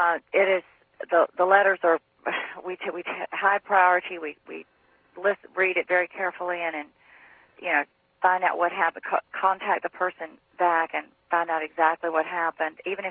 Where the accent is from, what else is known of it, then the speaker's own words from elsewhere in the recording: Raleigh, North Carolina, United States; I am from Raleigh, North Carolina.